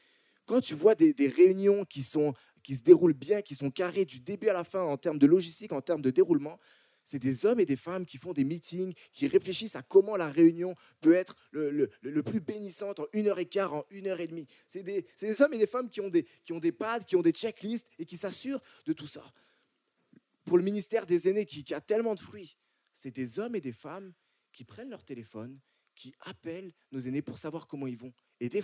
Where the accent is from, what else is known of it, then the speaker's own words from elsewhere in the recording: France; moved away as an adult; now in Canada; comme vous entendez à mon accent, là, moi, je viens de France, puis j'ai pas grandi, oui, Séverine représente, j'ai pas grandi ici au Québec. Je suis arrivé ici il y a une dizaine d'années